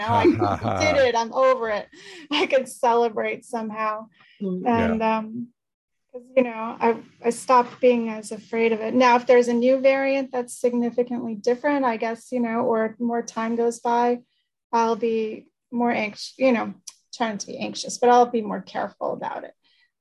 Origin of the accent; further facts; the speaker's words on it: New York, United States; I don't know whether I grew up in New York. I grew up along the west side of the Hudson River.